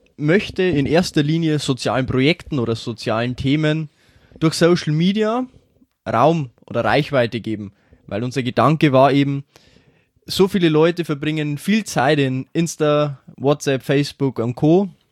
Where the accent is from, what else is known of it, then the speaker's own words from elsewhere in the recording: Schwandorf, Bavaria, Germany; ich bin 23 Jahre alt und ich komme aus Schwandorf